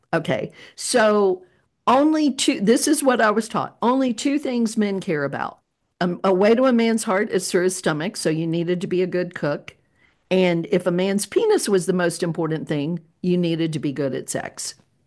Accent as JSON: {"language": "English", "region": "the South", "country": "United States", "tie": "born or raised there", "said": "I was brought up in the South, and you were brought up in the Midwest, in many ways, very different, the enculturation."}